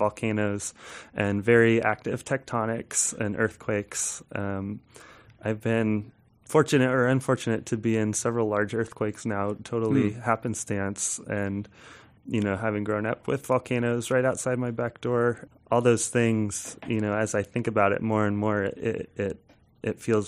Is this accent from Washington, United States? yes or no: yes; Washington, United States; growing up in Western Washington, I just assumed it was kind of all, you know, young dirt, glacial silt type stuff